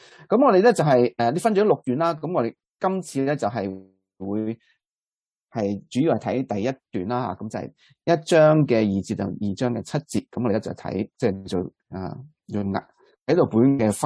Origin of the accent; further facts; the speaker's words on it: China; 咁咧呢个咧就好似我哋中国人呢个唱山歌咁嘅